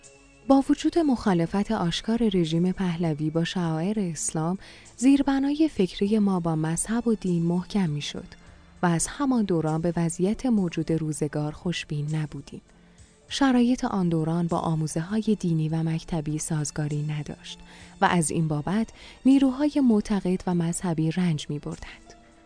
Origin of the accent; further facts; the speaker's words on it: Tabriz, East Azerbaijan, Iran; بیلانکوه محل آباد و اجدادی ما در تبریز محسوب می شود. در اسفند سال 1337 در این محله به دنیا آمدم.